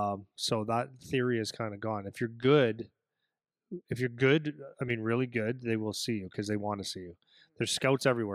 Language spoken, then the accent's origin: English; Ontario, Canada; but I was actually from Northern Ontario.